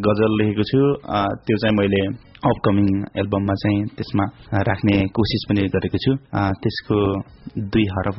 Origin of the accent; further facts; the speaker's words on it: Syangja, Gandaki Province, Nepal; मलाई मनपर्छ आफ्नो जिल्ला, मेरो आफ्नो जन्मभूमि एकदम मनपर्छ।